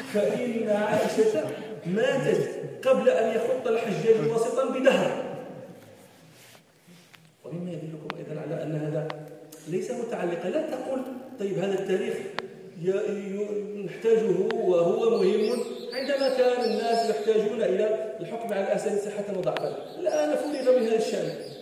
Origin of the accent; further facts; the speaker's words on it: Morocco; ومثل هذا وقع عندنا في المغرب.